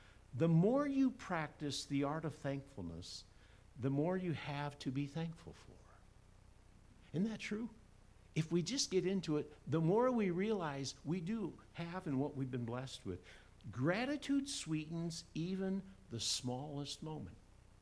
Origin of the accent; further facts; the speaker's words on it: Iowa, United States; Growing up in Iowa, my mom washed all my football uniforms, and she fed me and did all that stuff.